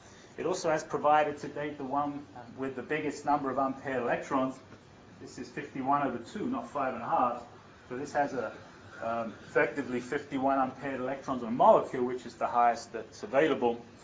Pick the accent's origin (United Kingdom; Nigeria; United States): United Kingdom; And I grew up in Britain, and this was one of my favorite books in school